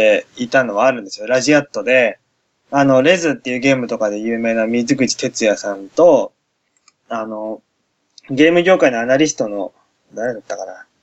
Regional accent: Kanto, Japan; 関東勢なんですよ。僕と一緒で、出身がね。

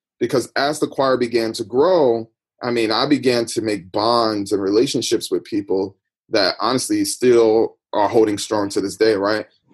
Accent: Connecticut, United States; I know I came from Connecticut.

